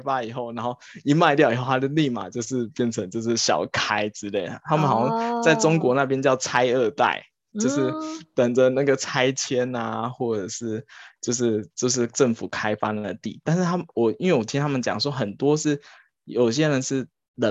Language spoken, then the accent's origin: Chinese; South Korea; Chinese is a second language; 其实韩国人他们是可以很明确的分出来，他不是我们韩国人